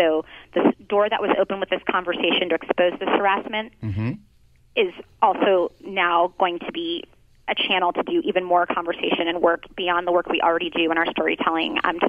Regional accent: East Coast, United States; now in Oakland, United States; I'm from the East Coast, but I most recently moved to Oakland

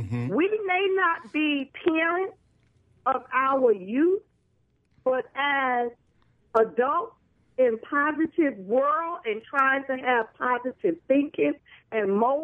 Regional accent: Germantown, Pennsylvania, United States; I'm from Germantown, and I am not your first caller.

